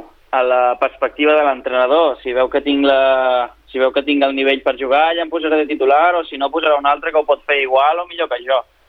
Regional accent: Reus, Catalonia, Spain; now in Sabadell, Spain; jo sóc de Reus, però la veritat és que aquest any, com que també estic estudiant una enginyeria, tinc un pis a Sabadell

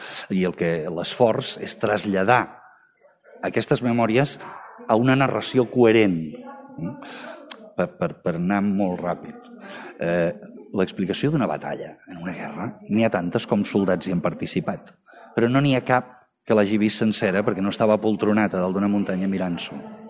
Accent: Sabadell, Catalonia, Spain; en sóc el director i sóc de Sabadell

